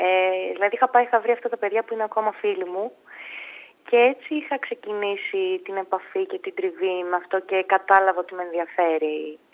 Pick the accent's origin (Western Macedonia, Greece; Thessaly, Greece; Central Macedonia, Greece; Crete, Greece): Central Macedonia, Greece; Thessaloniki; Δηλαδή ότι και πριν τους πω ότι είμαι από τη Θεσσαλονίκη, αναγνωρίζουν κάποια χαρακτηριστικά δικά μου από τη Βόρεια Ελλάδα.